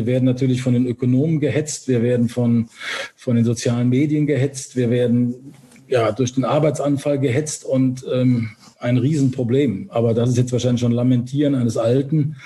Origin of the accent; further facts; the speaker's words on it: Cologne, North Rhine-Westphalia, Germany; accent: Cologne; Und dann war es ja auch ein Schritt zurück ins Rheinland, wo ich ja herkomme. Ich komme ja aus Köln. Man hört es wahrscheinlich auch an meinem Kölner Singsang so ein bisschen.